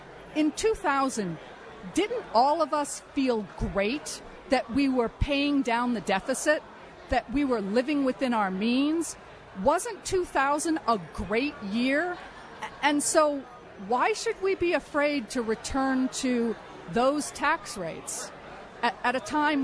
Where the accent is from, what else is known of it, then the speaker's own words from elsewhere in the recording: Massachusetts, United States; I read a poll from my home state of Massachusetts